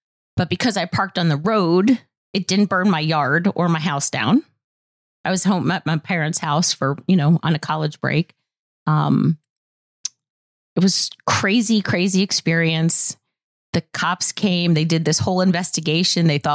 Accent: New Jersey, United States; I grew up in North Jersey.

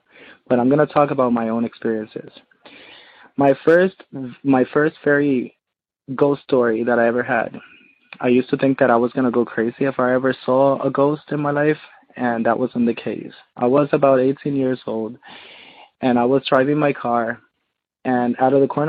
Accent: Puerto Rico; I'm from Puerto Rico, from the Island of Enchantment.

